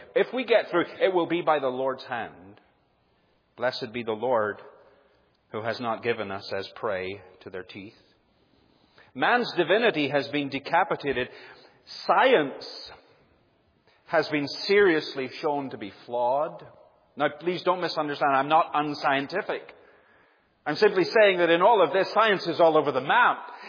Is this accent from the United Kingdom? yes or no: yes; United Kingdom; moved away as an adult; now in United States; And as a Brit that comes over to the U.S. and takes on citizenship, and now I can say my fellow Americans